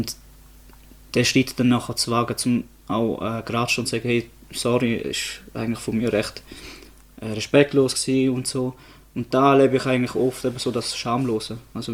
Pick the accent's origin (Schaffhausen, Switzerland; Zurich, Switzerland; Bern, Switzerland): Schaffhausen, Switzerland; Neuhausen; Wird 29 im Sommer. Mhm. Wohne, oder nicht nur wohne, sondern bin aufgewachsen in Neuhausen.